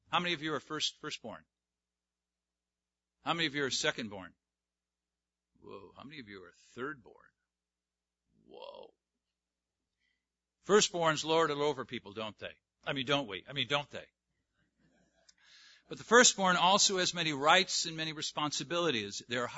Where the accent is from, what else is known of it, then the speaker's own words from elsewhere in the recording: California, United States; I grew up in Southern California. I'm a native.